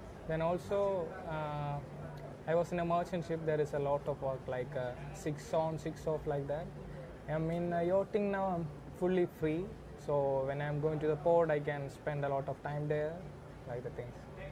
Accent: India; born there; I was born in India.

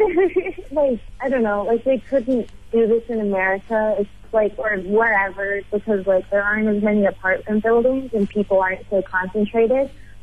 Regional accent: California, United States; Yeah, so, if I can be super honest, I'm from California, and marijuana is legal there, and it's very difficult to be in an area where it's not legal out here

